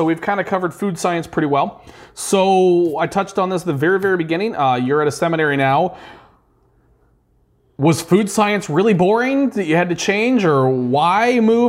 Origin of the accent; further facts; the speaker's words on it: Midwest, United States; I am from the Midwest. I am an American, and I would like to eat real steak.